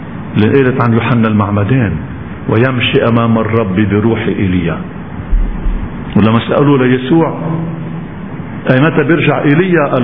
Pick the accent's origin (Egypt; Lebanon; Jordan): Lebanon; هون محميين من السلطة الكريمة عندنا في لبنان